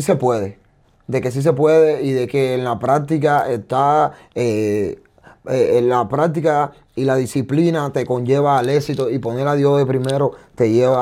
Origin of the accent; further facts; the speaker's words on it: Cuba; Súper que increíble porque yo vengo de Cuba. Yo vengo de Cuba y donde no hay nada, ¿sabes?